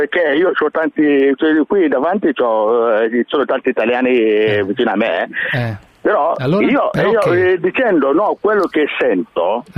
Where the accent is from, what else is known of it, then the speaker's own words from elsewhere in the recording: Nigeria; Io sono nigeriano.